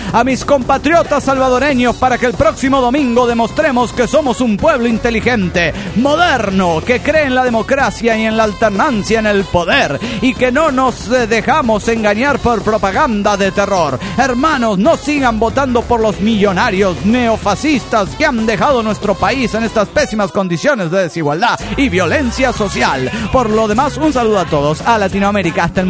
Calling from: La Paz, Baja California Sur, Mexico; de La Paz, Baja California Sur.

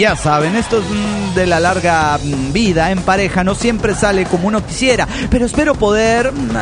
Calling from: Villahermosa, Tabasco, Mexico; de Villahermosa, Tabasco, México.

